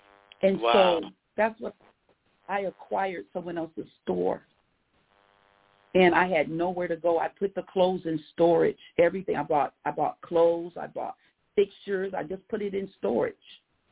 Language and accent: English; San Diego, California, United States; But I had only been in San Diego for a year. I'm originally from San Diego.